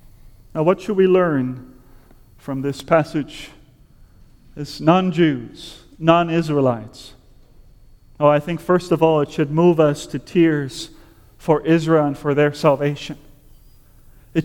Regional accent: Netherlands; English is a second language; moved away; Now, many of you know that I am from the Netherlands. I was born and raised there

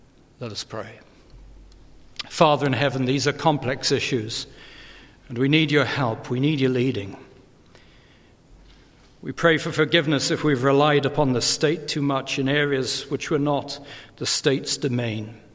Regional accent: United Kingdom; now in United States; as a British person coming to live in America, and yes, There is a sense of objectivity looking at a nation from the outside. And having lived here for 16 years

